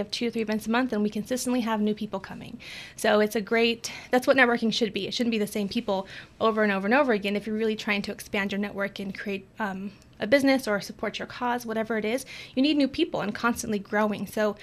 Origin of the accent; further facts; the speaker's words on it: Farmington, United States; I'm from Farmington, grew up here